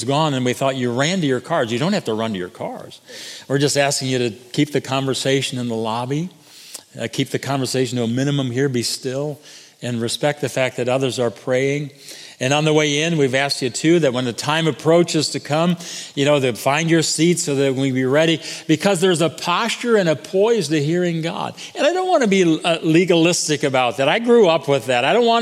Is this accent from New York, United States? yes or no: no; Flint, Michigan, United States; I'm from Flint, Michigan. I don't know anything about camping on the beach.